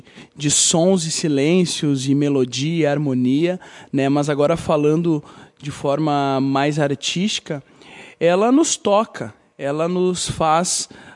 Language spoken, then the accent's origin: Portuguese; Rio Grande do Sul, Brazil; born there; mas também eu nasci no Rio Grande do Sul e eu tenho um pouco de conhecimento da cultura gaúcha.